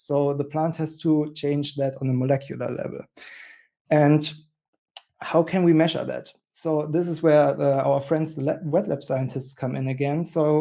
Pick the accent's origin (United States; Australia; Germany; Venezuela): Germany; English is a second language; from Germany, and as already said, excited to share with you some insights